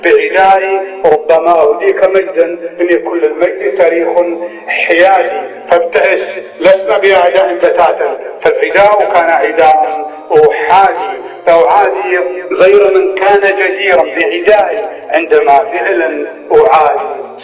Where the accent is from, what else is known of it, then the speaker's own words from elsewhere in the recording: Qatar; أنا مواطن قطري مسجون عند حكومتي وفي بلدي